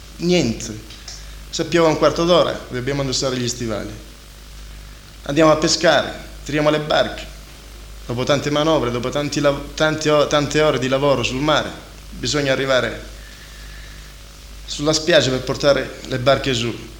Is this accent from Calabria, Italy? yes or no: yes; Bagnara Calabra, Calabria, Italy; tutti noi siamo bagnaresi, apparteniamo, siamo di Marinella, però apparteniamo a Bagnara.